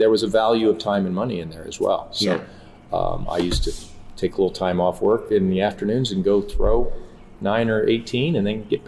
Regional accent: California, United States; now in Portland, United States; because it's very different where I grew up in the Bay Area.

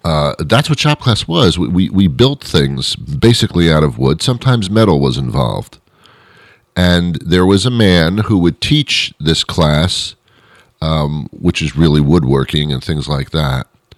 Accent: Teaneck, New Jersey, United States; I was brought up in New Jersey for those wonder years with the bread and everything. I was brought up in Teaneck, New Jersey.

